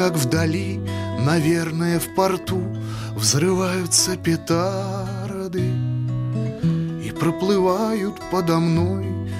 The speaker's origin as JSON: {"language": "Russian", "town": "Nizhny Novgorod", "region": "Nizhny Novgorod Oblast", "country": "Russia", "tie": "born or raised there", "said": "Я родом из Нижнего, и он мой земляк."}